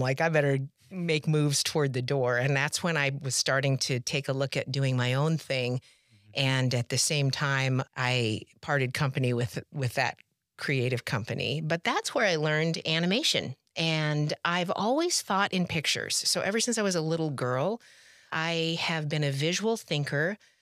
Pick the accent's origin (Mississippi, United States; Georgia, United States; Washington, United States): Washington, United States; also born or lived in Colorado; Well, I'm kind of from the Pacific Northwest. I was born in Colorado, moved to Washington State and stayed there for most of my life and went to school.